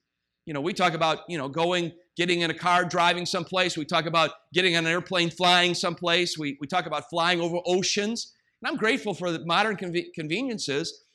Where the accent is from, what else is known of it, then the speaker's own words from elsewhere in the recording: Ohio, United States; now in Los Angeles, United States; And you know, when I was a kid growing up in Ohio, I thought to myself, who would want to live in Los Angeles, or who would want to live in California?